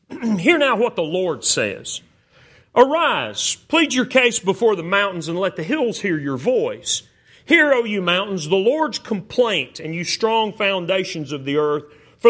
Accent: Texas, United States; now in Phoenix, United States; I grew up in West Texas, so I'm familiar with kind of Western mentality.

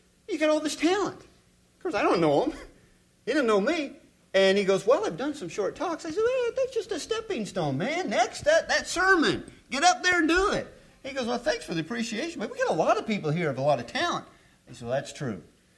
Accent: Canada; I'm Canadian. We talk fast.

